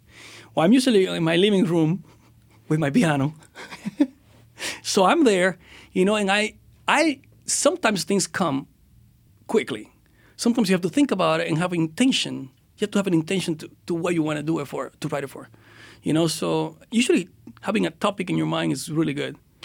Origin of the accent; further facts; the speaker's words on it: Dominican Republic; We have somebody from, I'm from the Dominican Republic.